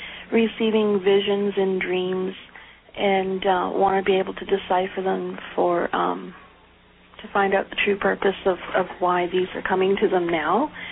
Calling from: Vancouver, British Columbia, Canada; I'm calling from Vancouver, Canada.

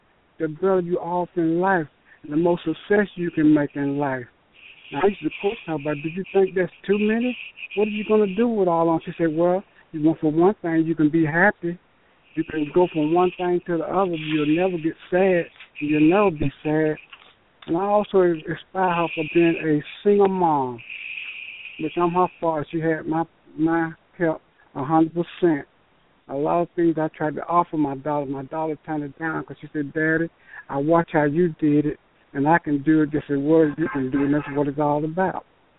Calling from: Atlanta, Georgia, United States; I am calling from Atlanta, Georgia.

